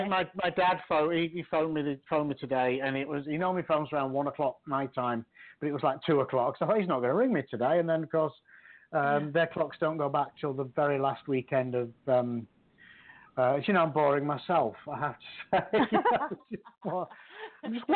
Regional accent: Doncaster, Yorkshire and the Humber, United Kingdom; my family are actually originally from Sheffield. My grandparents are from there. So, and I grew up in Doncaster, which is literally hop, skip. We used to be able to bike to Sheffield from there.

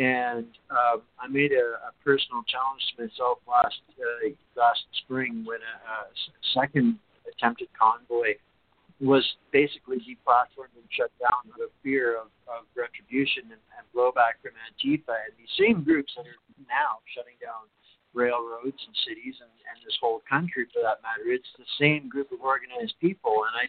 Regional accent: Canada; Now it's my duty as a Canadian, if I want to or expect to see Canada survive, to stand up and take responsibility for my part in it.

